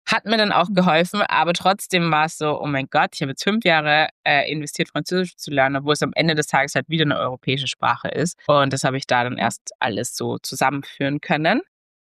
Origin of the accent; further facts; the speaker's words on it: Austria; ich bin in Österreich aufgewachsen, da nennt man das Matura.